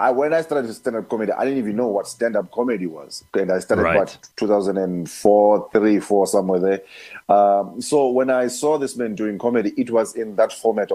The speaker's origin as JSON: {"language": "English", "region": "Eastern Cape", "country": "South Africa", "tie": "born or raised there", "said": "So I got this young man from Eastern Cape, also from my hometown"}